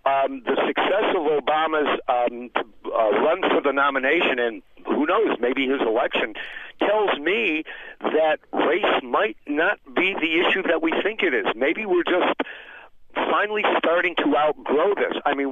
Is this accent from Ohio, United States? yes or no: yes; Cleveland, Ohio, United States; When I'm from originally from Cleveland, and when Carl Stokes was elected mayor, this was an extraordinary event.